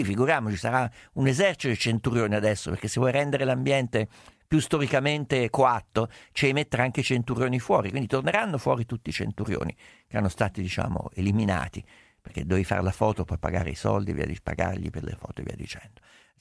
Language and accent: Italian; Venice, Veneto, Italy; Mi dispiace come veneziana che ho sbagliato l'ubicazione dei piombi.